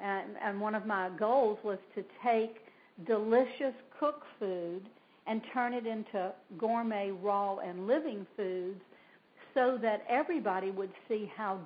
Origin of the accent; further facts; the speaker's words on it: the South, United States; I was born and raised in the South.